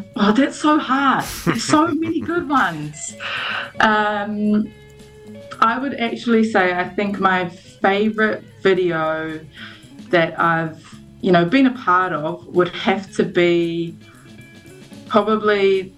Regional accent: Raglan, Waikato, New Zealand; now in Auckland, New Zealand; Yeah, so I'm from Raglan originally, and then moving up to Auckland was like big culture shock, especially when your town is only one strip of street

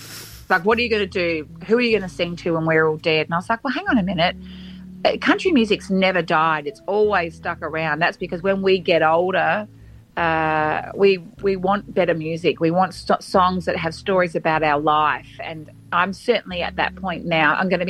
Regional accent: Corny Point, South Australia, Australia; I'm from South Australia, about 3 hours out of Adelaide on the coast in a little town called Corny Point.

